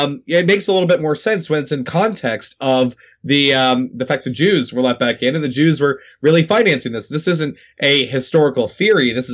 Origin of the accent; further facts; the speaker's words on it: Southern United States, United States; But, you know, as you said, you know, looking, you know, as a Southerner, you know, the Southern people have always been incredibly Christian.